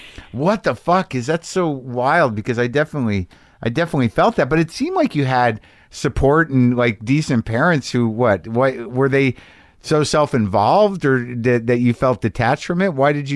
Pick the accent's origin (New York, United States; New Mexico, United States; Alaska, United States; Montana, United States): New Mexico, United States; I grew up in New Mexico and you could take these ACTs. I never took SATs.